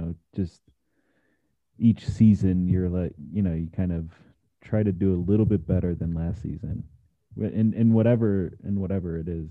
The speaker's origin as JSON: {"language": "English", "town": "Miami", "region": "Florida", "country": "United States", "tie": "born or raised there", "said": "I grew up in Miami and I never watered skied."}